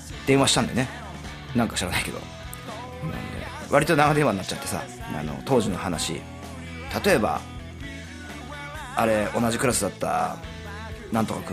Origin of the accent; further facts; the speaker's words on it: Ibaraki, Japan; 僕の地元、茨城県の海の町でね、育ってきたというか、育てていただいてだからだろうかなと